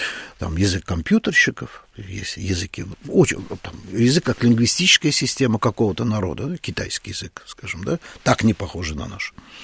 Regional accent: Azerbaijan; Я русский азербайджанец. Есть такая великая тайна.

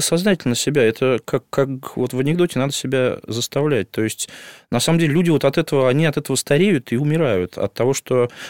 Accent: Moscow, Russia; я вырос в центре, на Садовом кольце, вот, но потом меня как-то жизнь кидала, я все на окраины отдалялся

